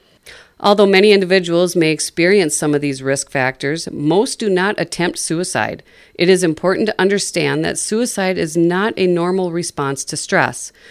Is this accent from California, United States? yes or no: no; Dawson, Minnesota, United States; I grew up in Dawson, graduated from Dawson Boyd